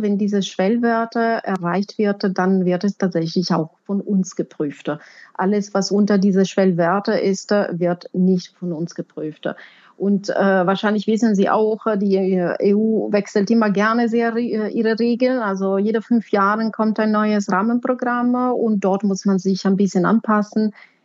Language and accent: German; Italy; now in Berlin, Germany; Ich komme ursprünglich aus Italien. Ich bin jetzt seit 2011 in Deutschland. In der Zwischenzeit habe ich auch meine deutsche Nationalität